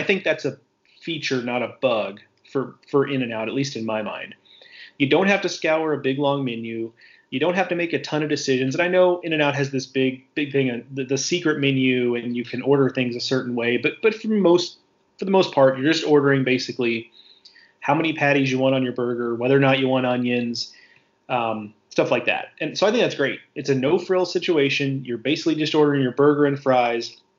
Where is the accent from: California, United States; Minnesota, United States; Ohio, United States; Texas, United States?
Texas, United States; Part of that is emotional. I am a Texan after all.